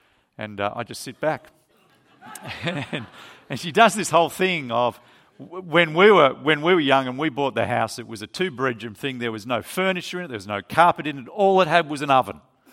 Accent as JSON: {"language": "English", "country": "Australia", "said": "And I'm an Australian. Australians like good coffee."}